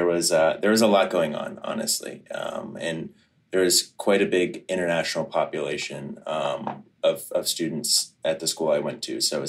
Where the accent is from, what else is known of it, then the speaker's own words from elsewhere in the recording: Kentucky, United States; now in Boston, United States; But also growing up in Kentucky, the transition to such a diverse food scene in Boston was really eye-opening.